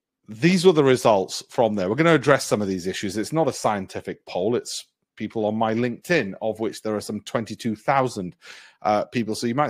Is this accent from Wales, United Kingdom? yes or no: no; Leeds, Yorkshire and the Humber, United Kingdom; I went to school in Pudsey, so right next to I was born in Leeds.